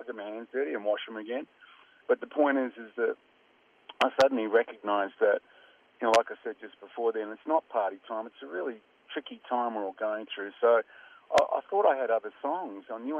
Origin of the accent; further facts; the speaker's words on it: Australia; being an Australian, then coming back to Australia, you sort of reflect on all that.